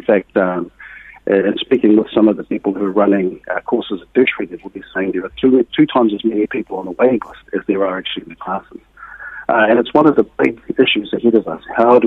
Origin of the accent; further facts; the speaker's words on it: New Zealand; People want something that says that we are uniquely from New Zealand. That's our language. New Zealand's our language.